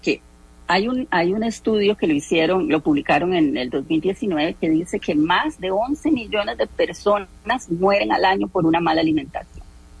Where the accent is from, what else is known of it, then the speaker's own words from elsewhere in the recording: San José, Costa Rica; yo soy costarricense, ¿verdad? Nací aquí en San José.